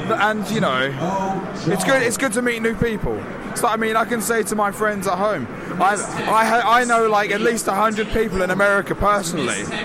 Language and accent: English; England, United Kingdom; I come from England.